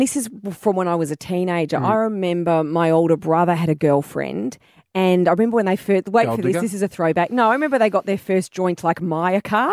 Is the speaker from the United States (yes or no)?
no; South Africa; We're South African.